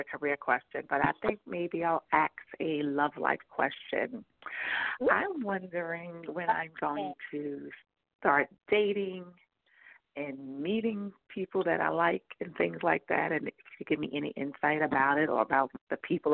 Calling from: New York, United States; from New York.

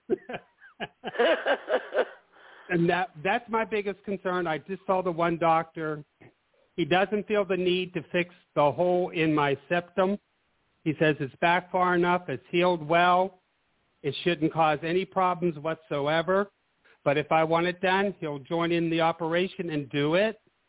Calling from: Arizona, United States; I'm doing fine from Arizona.

